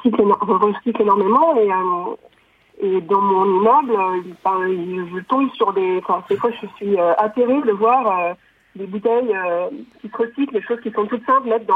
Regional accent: Brittany, France; moi, je viens de Bretagne. Je me souviens que tout début, ben, j'ai 28 ans

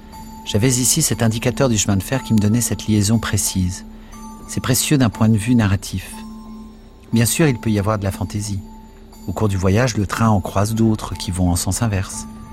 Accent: Paris, Île-de-France, France; Non seulement je suis un Parisien, mais je suis aussi un cheminot.

